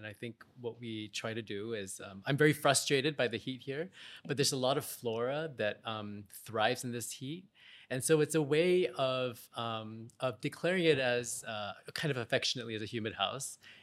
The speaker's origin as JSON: {"language": "English", "country": "Singapore", "said": "I know that being Singaporean means having this idea that you came from a very small country, a very small island, and that there's a big world"}